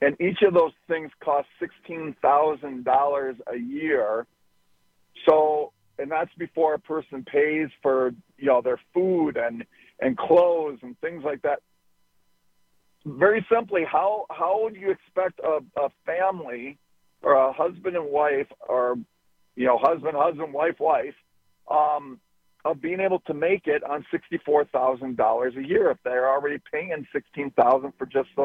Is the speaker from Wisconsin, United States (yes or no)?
yes; Wisconsin, United States; I know for myself, growing up in Wisconsin in a small town of 2000, man, if I would have found a book that was, you know, basically saying that I'm okay as a gay man or a gay boy